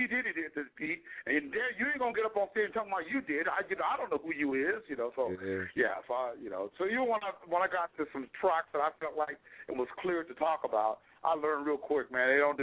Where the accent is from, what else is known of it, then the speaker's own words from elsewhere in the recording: Dallas, Texas, United States; South, man. I'm from the South, man. I can't, ain't no hiding, man. I'm from Texas, man. Dallas, Texas area, man.